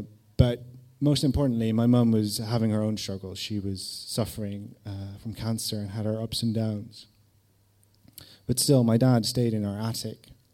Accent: Netherlands; I was from Holland, I was living there with my mum, and I would visit my dad in various cities in the UK, such as Manchester, Woking, Lansing, my favourite, near Brighton.

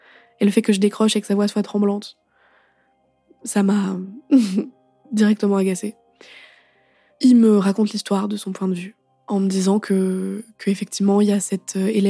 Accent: Paris, Île-de-France, France; je rentre chez moi, à Paris

